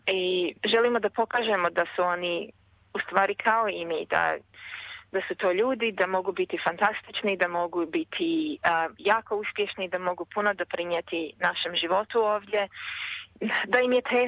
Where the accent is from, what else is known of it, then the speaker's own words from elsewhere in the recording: Vukovar, Vukovar-Srijem County, Croatia; moved away; also born or lived in England; Odrasla sam u Vukovaru i otišla sam u sred rata tamo, i otišla sam prvo u Englesku i onda sam došla ovamo.